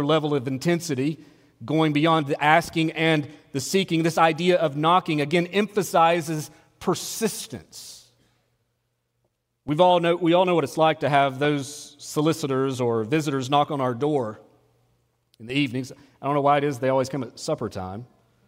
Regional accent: the South, United States; I grew up in the South, and we used to call them

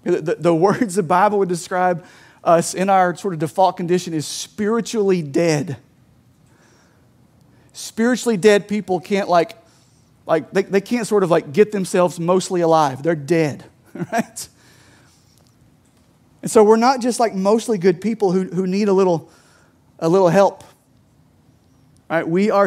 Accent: Kentucky, United States; I grew up on Lake Cumberland.

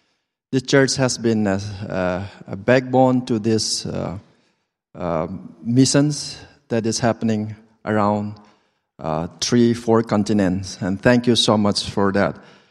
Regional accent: Mongolia; now in New Delhi, India; I called my wife to send a picture of my baby's bum to prove that we are from Mongolia, and it did. But right now I live in New Delhi with my wife and a daughter who is 2 years old.

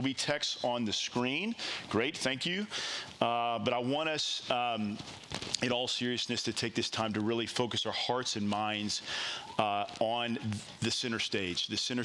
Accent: Texas, United States; Okay, so like, listen, I'm a Texan, and I feel really good about myself for being here, you know?

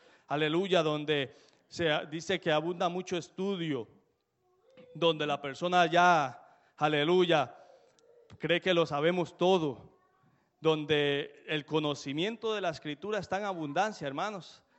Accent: Costa Rica; Allá en mi país, en Costa Rica, es muy frío, donde nosotros vivimos es campo, y allá no teníamos duchas como aquí

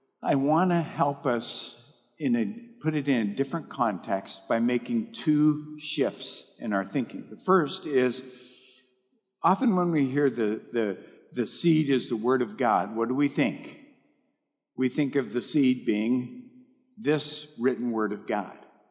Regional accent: Montana, United States; And in where I grew up in Montana, there's a really large part of the soil is clay.

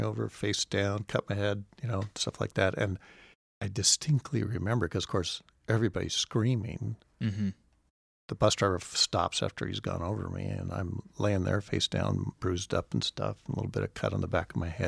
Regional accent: Washington, United States; I'm mostly Washingtonian.

